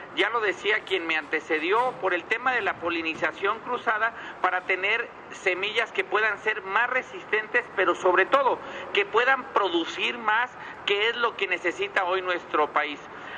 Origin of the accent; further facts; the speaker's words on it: Mexico; esa semilla que nos identifica como mexicanos